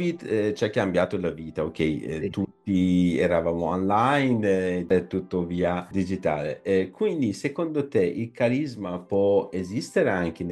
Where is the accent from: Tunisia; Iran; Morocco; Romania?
Iran; now in Italy; Io sai che nel mio paese d'origine, l'Iran, nella rivoluzione del 79 viene guidato da una persona